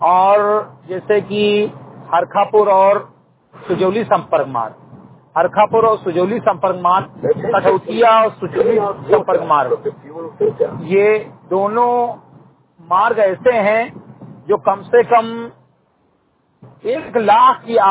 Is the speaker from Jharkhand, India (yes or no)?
no; Chandrigarh, Uttar Pradesh, India; एक सामाजिक कार्यकर्ता ग्राम सभा चंद्रीगढ़ विकासखंड मेनपुरवा जनपद बहराइच का रहने वाला हूँ।